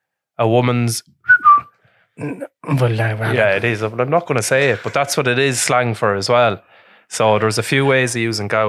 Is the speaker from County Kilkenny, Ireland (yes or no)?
no; Portlaoise, County Laois, Ireland; moved away as an adult; now in Dublin, Ireland; Anyway, so I'm from Portlaoise, Laois, big bog racks, and I'm up in the big smoke working with all the Dubs.